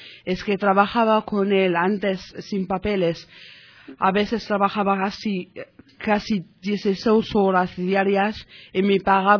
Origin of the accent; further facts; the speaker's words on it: Casablanca, Casablanca-Settat, Morocco; now in Madrid, Spain; me siento solita aquí en Madrid. Cierto, soy marroquí de Casablanca